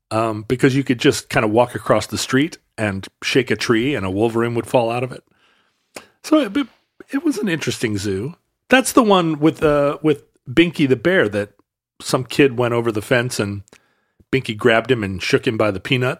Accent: Alaska, United States; I saw that growing up in Alaska a lot.

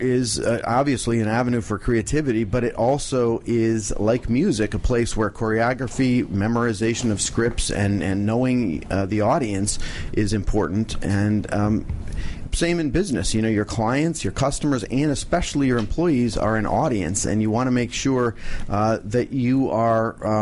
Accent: Connecticut, United States; also born or lived in North Carolina / Michigan; Grew up in Connecticut. Then the chaos started. I moved around from Connecticut, North Carolina, back to a different place in Connecticut. And then to Michigan, all before I was in 10th grade.

